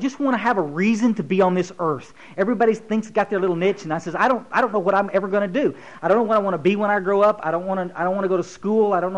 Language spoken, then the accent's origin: English; Kerrville, Texas, United States; I grew up in Kerrville, Texas, and it was on a little road called Goat Creek Road.